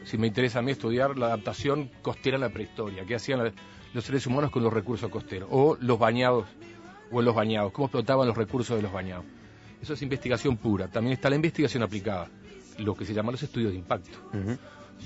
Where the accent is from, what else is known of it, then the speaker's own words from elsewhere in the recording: Tacuarembó, Uruguay; yo soy de Tacuarembó